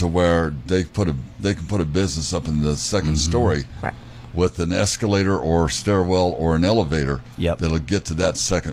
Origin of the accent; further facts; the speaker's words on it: Great Bend, Kansas, United States; You know, sometimes I bring up my hometown of Gray Bend, Kansas